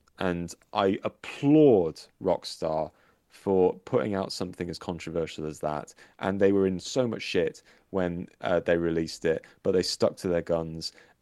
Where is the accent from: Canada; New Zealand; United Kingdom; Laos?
United Kingdom; England; now in South England, United Kingdom; I live in the south, but I'm actually from the Midlands.